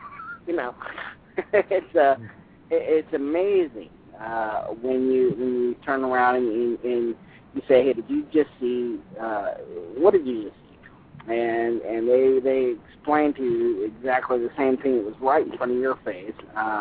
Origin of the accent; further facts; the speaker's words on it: New Orleans, Louisiana, United States; now in Branson, United States; Yeah, I am from New Orleans. I'm not there anymore. I'm up in Branson, Missouri. So, I am from New Orleans originally, and it's a haunted city.